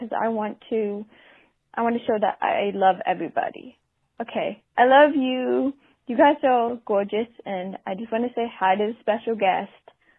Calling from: Seattle, Washington, United States; I've called on here before. I'm from Seattle, Washington.

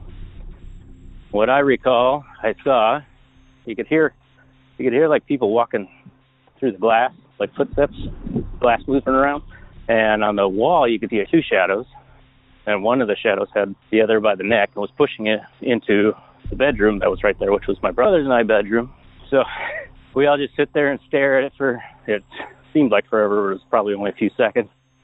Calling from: Portland, Oregon, United States; I'm calling from Portland, Oregon.

